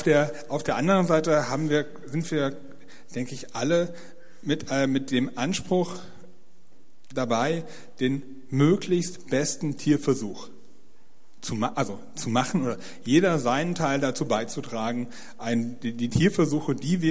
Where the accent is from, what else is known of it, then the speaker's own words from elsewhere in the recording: Mecklenburg-Vorpommern, Germany; Also im Zweifel glaube ich, dass es hier bei uns in Mecklenburg-Vorpommern diese bestimmte Nähe, die einfach naturbegeben da ist